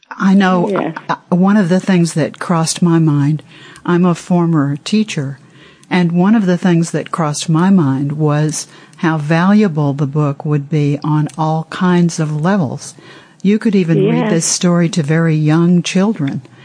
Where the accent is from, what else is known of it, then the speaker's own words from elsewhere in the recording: United States; On behalf of America, and I am an American